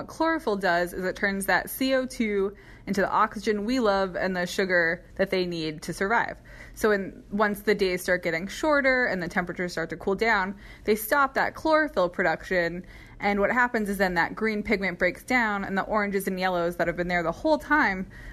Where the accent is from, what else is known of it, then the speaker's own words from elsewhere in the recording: New England, United States; now in Virginia, United States; Well, I selfishly knew I was moving to Virginia, and I'm from New England, and I wanted a reason to go back to Maine in the fall.